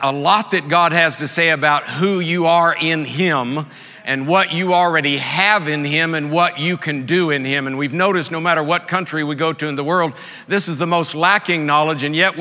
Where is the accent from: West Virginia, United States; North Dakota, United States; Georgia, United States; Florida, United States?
Florida, United States; Tampa; But I'm from Florida, born and raised in Tampa, Florida, a beach bum, you know, love the beach.